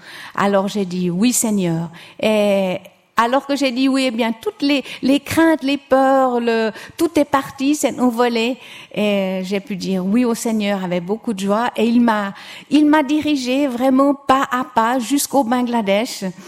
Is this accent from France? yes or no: no; Lausanne, Vaud, Switzerland; moi j'ai grandi à l'ouest de Lausanne. Je pense que vous pouvez reconnaître mon accent. Je ne peux pas nier que je suis de Lausanne.